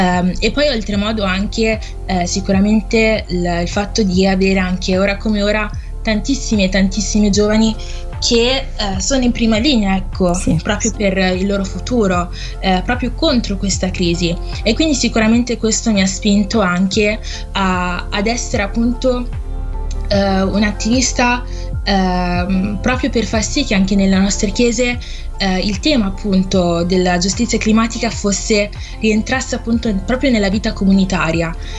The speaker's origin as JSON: {"language": "Italian", "town": "Novara", "region": "Piedmont", "country": "Italy", "tie": "born or raised there", "said": "sono comunque una ragazza, che sono nata in Italia e ho sempre vissuto, ecco, nella mia città dove sono nata, Novara, però ecco anche il fatto di io ho origini comunque ghanesi, infatti i miei genitori sono entrambi ghanesi"}